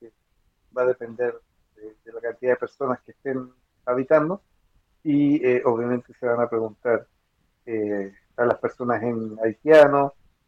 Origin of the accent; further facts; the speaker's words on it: Chile; porque ahí nosotros como chilenos mantenemos la calma